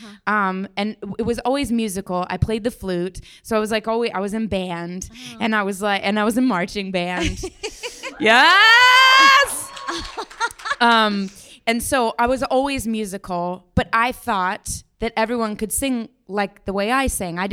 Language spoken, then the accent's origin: English; Denver, Colorado, United States; I wanted to be an ice skater more than anything in the whole world, because I'm from Denver, Colorado.